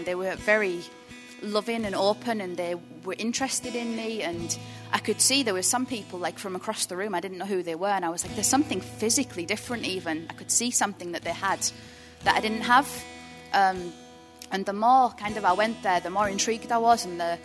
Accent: Thornaby, North East England, United Kingdom; I've been a Christian now for about 12 years, but I didn't grow up in a Christian home at all. I'm from Thornaby originally.

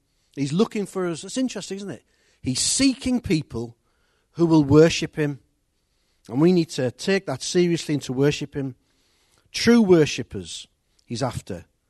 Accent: Middlesbrough, North East England, United Kingdom; born there; when I was born in Middlesbrough, Middlesbrough was in Yorkshire, so this is Yorkshire as well, by the way.

